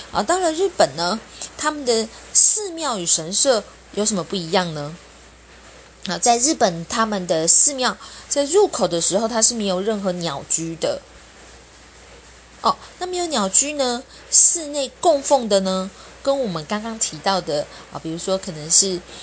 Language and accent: Chinese; Taiwan; 我们台湾人是会特别谨慎的。